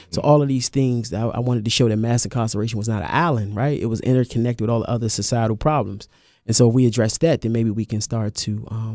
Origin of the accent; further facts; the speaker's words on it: Washington, District of Columbia, United States; Well, so I'm from Washington, D.C., as you stated